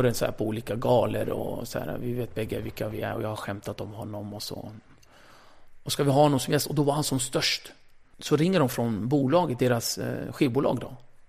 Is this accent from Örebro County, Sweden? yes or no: no; Rinkeby, Stockholm County, Sweden; jag är från Rinkeby